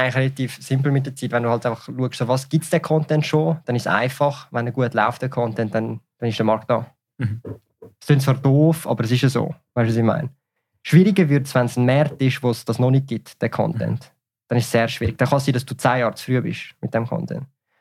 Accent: Switzerland; Ich bin da geboren in der Schweiz, man hört es vielleicht auch, und auch, ich habe den Schweizer Pass. Und auch wenn ich jetzt halb Ungarn, halb Vietnames bin, genetisch gesehen, von den Eltern und alles, also ich fühle mich halt trotzdem in der Schweiz

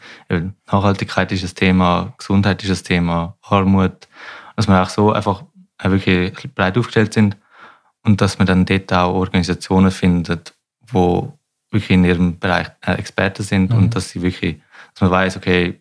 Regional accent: Langnau, Bern, Switzerland; Wir kommen beide aus Langnau

